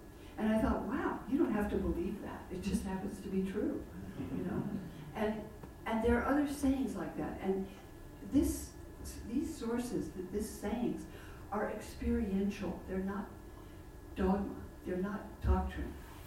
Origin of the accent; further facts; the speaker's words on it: California, United States; now in New York, United States; I decided after I came to New York to study dance, and I didn't know anything because I grew up in California